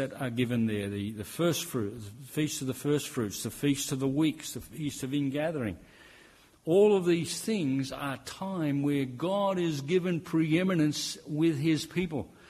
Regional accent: Northern Ireland, United Kingdom; born there; I was born in Northern Ireland, so of course if I say anything along this line, I'm in trouble

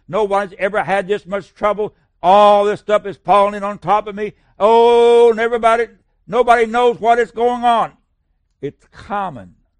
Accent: United States; You are deprived of growing up in America that I grew up in. I was born in 1940.

